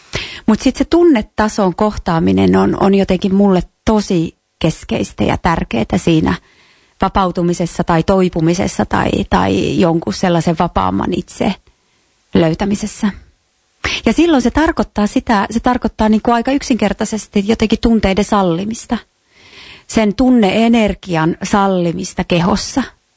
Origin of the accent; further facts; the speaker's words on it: Kuusamo, North Ostrobothnia, Finland; Jos ajattelee, että mäkin olen niinku Kuusamosta sieltä rajalta